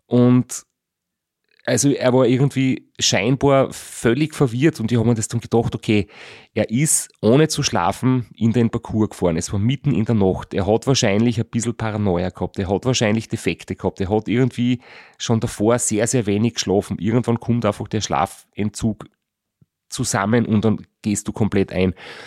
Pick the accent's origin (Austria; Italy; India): Austria; hat mich irgendwie gefragt, wo ich herkomme und ich habe gesagt, ja, Austria